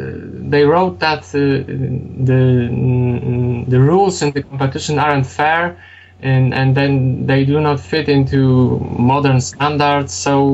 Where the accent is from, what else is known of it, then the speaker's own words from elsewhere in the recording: Poznań, Greater Poland, Poland; Well, if I would live in Szczecin, for example, and or even in Poznań, my hometown, I would consider going straight to Berlin with the motorway and start from there.